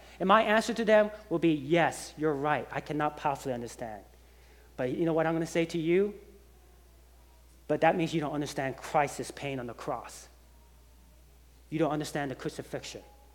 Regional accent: Georgia, United States; You know, I grew up in Georgia, and you know, I don't know if you know, but John Wesley actually went to Georgia.

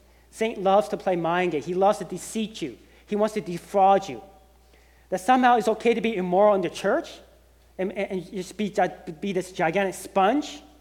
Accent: Georgia, United States; You know, I grew up in Georgia, and you know, I don't know if you know, but John Wesley actually went to Georgia.

